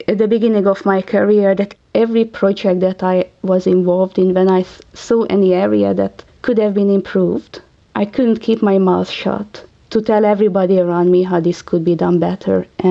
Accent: Hungary; I grew up in Hungary, so both of my parents were Hungarian.

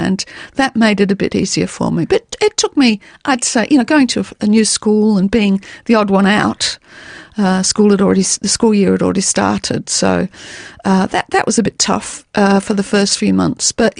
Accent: Derby, East Midlands, United Kingdom; accent: North Country; I'm from Derby, and I had a very thick sort of, you know, North Country accent.

